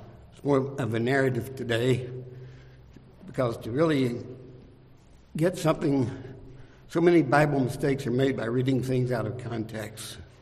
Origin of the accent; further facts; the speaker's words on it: Kentucky, United States; And then since I was from Kentucky, probably most of my diet was pork products.